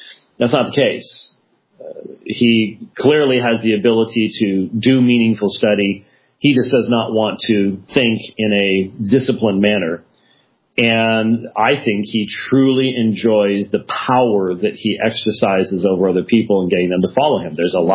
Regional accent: Minneapolis, Minnesota, United States; born there; when I was born in Minneapolis on December 17th, it was frigid cold with lots of snow.

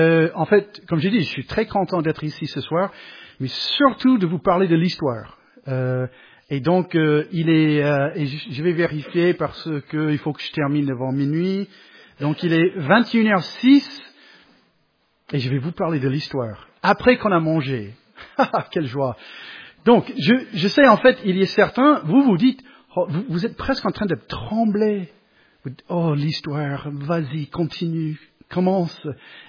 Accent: La Rochelle, Nouvelle-Aquitaine, France; je suis de La Rochelle.

